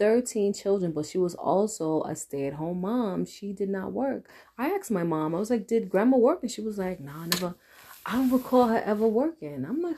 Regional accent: New York City, New York, United States; If you guys don't know me, I am from New York City. I'm a goddess, of course. Born and raised Haitian Nigerian.

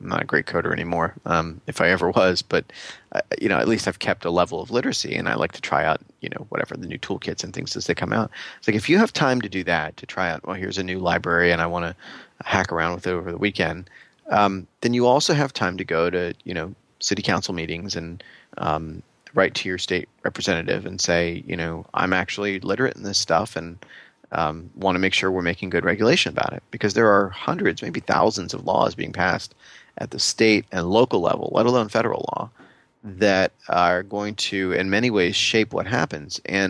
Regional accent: New York City, New York, United States; I'm a New Yorker. You know, we've got kids here in New York City

